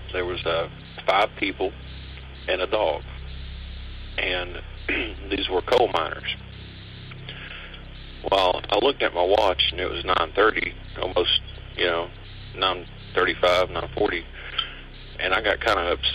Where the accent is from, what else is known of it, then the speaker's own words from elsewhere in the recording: Kentucky, United States; I'm from Eastern Kentucky, a little county called Pike County.